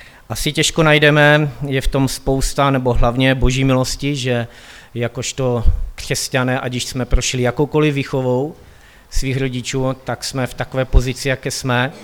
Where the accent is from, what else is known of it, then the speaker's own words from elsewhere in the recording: Karviná, Moravian-Silesian Region, Czechia; já jsem původně z Karviné